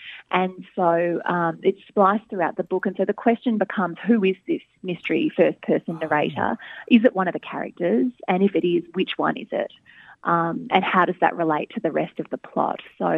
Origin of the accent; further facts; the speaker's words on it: Bayside, Victoria, Australia; And this book was set in my hometown of Bayside in Melbourne.